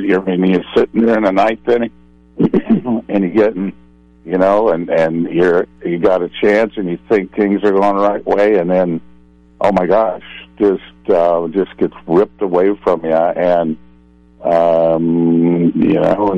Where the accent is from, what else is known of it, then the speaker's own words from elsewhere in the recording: Pasadena, California, United States; So even though I grew up in Los Angeles, Pasadena, California